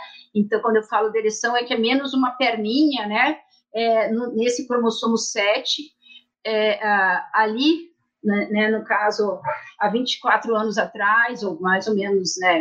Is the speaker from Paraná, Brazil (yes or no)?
yes; Curitiba, Paraná, Brazil; ele foi diagnosticado isso com 2 anos de idade aqui em Curitiba, né, sou de Curitiba.